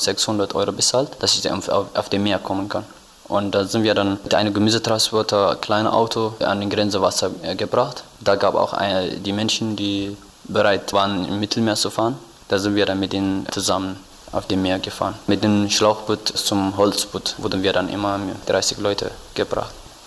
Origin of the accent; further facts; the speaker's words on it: Eritrea; German is a second language; moved away as an adult; Ich komme aus Eritrea. Ich bin 2014 von Eritrea geflüchtet nach Äthiopien.